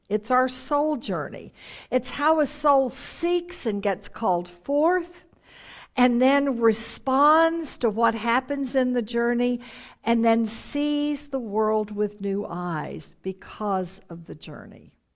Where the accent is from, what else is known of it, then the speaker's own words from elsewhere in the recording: Texas, United States; I loved it when I grew up in Texas and we lived on the coast the last 2 years of high school.